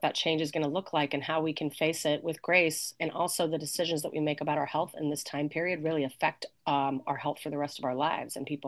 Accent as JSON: {"language": "English", "town": "Provo", "region": "Utah", "country": "United States", "said": "I grew up Mormon. I'm from Provo, Utah."}